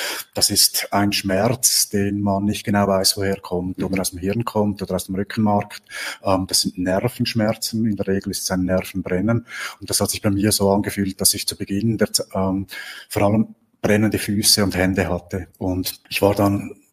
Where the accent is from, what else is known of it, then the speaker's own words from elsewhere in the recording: Switzerland; geraucht wie ein Fürstenbinder, sagen wir bei uns in der Schweiz